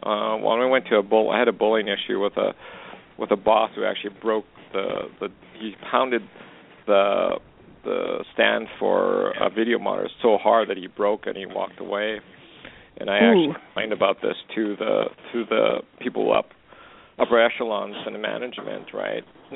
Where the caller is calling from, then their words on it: Alberta, Canada; Yes, I'm actually calling from Alberta